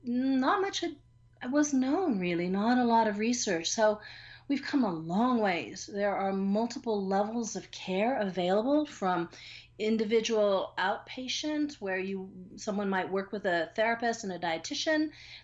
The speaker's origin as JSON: {"language": "English", "country": "Guam", "tie": "born or raised there", "said": "because we grew up on Guam in the 50s and 60s"}